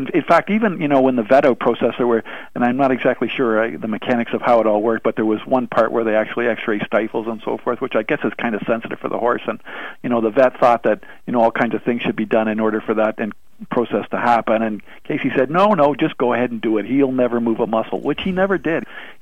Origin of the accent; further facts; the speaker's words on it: Canada; the North American Cup for us, being Canadian, is a huge deal.